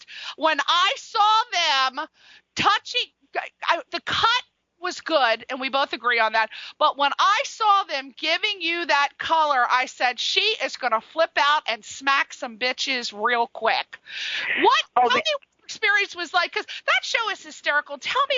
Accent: East Coast, United States; Well, that's because I'm from the East Coast

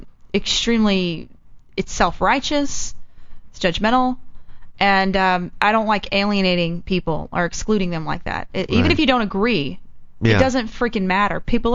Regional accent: the South, United States; Because I'm from the South. I'm from the Bible Belt, and there's just such a bad rap

